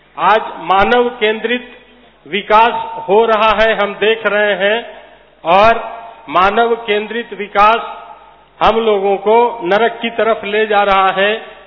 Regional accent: Patna, Bihar, India; पटना से आया हूँ.

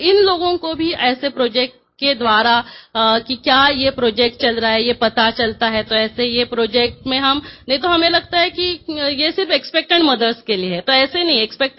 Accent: New Panvel, Maharashtra, India; मैं न्यू पनवेल से हूँ

